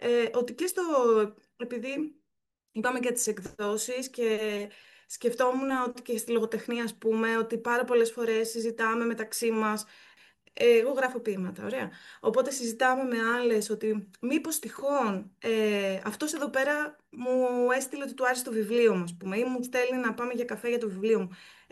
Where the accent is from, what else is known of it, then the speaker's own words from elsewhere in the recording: Thessaloniki, Central Macedonia, Greece; Εγώ επειδή είμαι από τη Θεσσαλονίκη